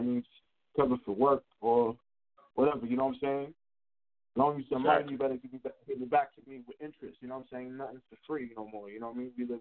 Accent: Brooklyn, New York, United States; Yeah, man, I'm from Brooklyn, New York.

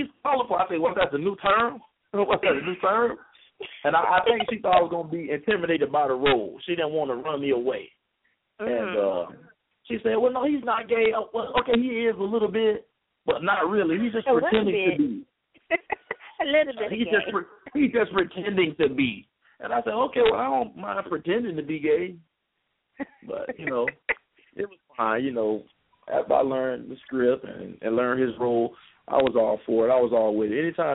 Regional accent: Tampa, Florida, United States; I'm from Tampa, Florida, born and raised.

